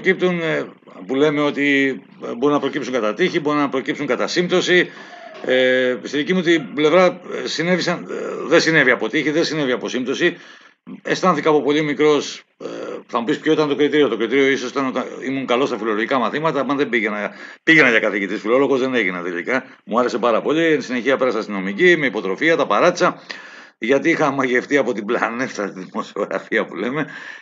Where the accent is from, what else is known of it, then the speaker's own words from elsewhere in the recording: Rethymno, Crete, Greece; Εγώ είμαι από το Ρέθυμνο. Πηγαίνω όσο μπορώ, όποτε μπορώ.